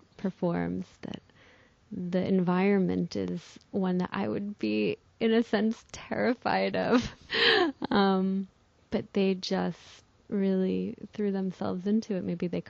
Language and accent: English; United States; now in Israel; If I too am shaped by my birthplace as an American, encountered some people who have said that they look at me and when I move, they know I'm not Israeli.